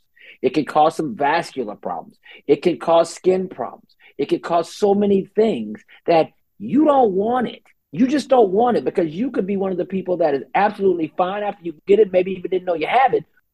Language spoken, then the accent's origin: English; Baton Rouge, Louisiana, United States; I am from Baton Rouge, and so I get it.